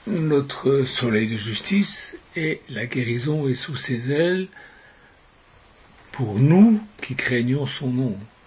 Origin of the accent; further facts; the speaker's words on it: Switzerland; Moi, j'ai vécu à la campagne presque toute ma vie et j'ai vu souvent des veaux sortir d'une étable. À côté de chez moi, en Suisse, il y avait une ferme